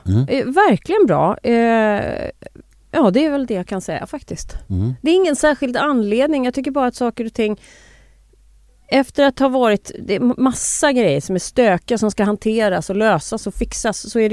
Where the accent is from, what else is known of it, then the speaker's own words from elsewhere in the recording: Gävle, Gävleborg County, Sweden; jag har ju ingen dialekt, men ibland om jag just har varit hemma i Gävle till exempel, som jag fortfarande kallar hemma